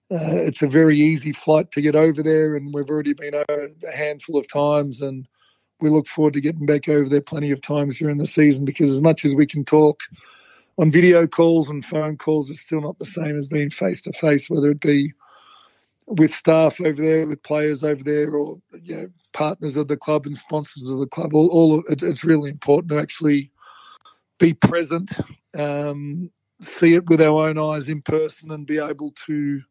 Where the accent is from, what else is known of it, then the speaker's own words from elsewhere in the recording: Australia; The reason we don't evaluate them as Australian GOATs is because they don't play on our home soil.